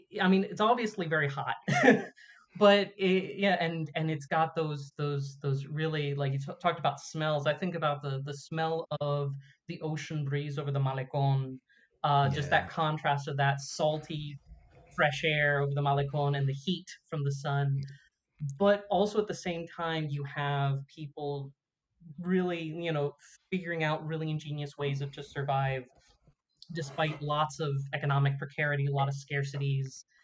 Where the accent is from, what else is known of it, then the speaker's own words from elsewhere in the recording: Washington, District of Columbia, United States; And then he moved to D.C. I grew up in D.C. Eventually went to the University of Havana